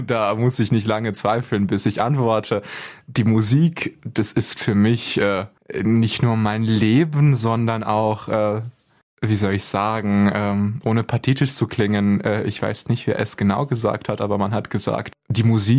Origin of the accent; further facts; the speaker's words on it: Maurat, Bulgaria; Und mein Heimatdorf Maurat befindet sich in der Donautiefebene in Bulgarien. Und dort habe ich gemeinsam mit meinen väterlichen Großeltern, wie du sagst, die ersten 7 Jahre meines Lebens verbracht.